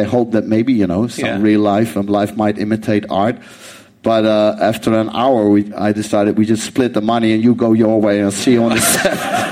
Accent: Amsterdam, North Holland, Netherlands; I'm from Amsterdam, so...

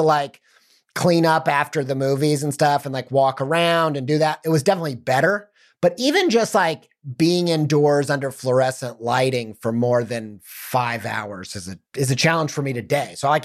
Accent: Midwest, United States; growing up in the Midwest in the suburbs, nobody knew anybody doing anything creative for a living whatsoever.

